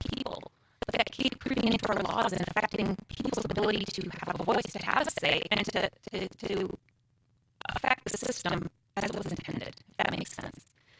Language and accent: English; Pecan, Wisconsin, United States; So, I grew up in Pecan. So, for those who are from Wisconsin, most people know that it's somewhere between Appleton and Green Bay.